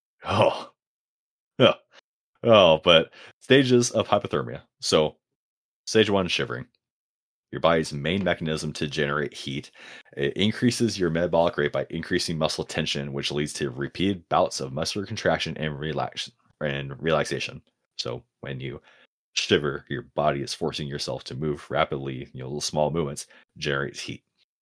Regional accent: Oregon, United States; you know, I grew up in Oregon. We would have kids die every single year.

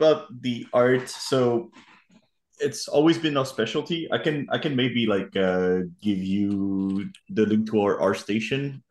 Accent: France; I come from France.

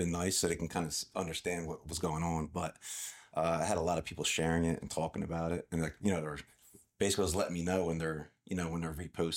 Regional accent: Hamilton, New Jersey, United States; So I grew up in Hamilton, New Jersey.

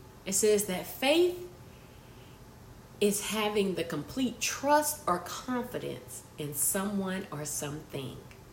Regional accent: Montgomery, Alabama, United States; I am from Montgomery, Alabama. That is where I grew up.

